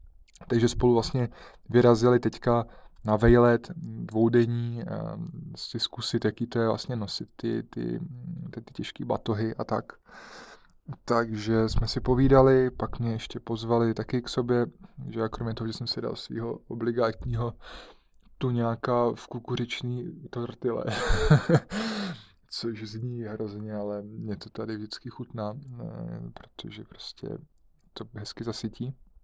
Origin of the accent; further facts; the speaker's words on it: Bohemia, Czechia; že jdu tenhle ten trail, že ho jdu sám, že jsem z Čech